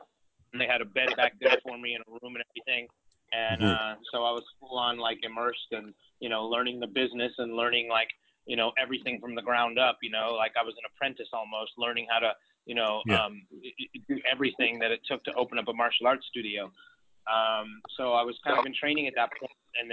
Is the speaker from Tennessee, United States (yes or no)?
no; San Antonio, Texas, United States; I grew up in San Antonio.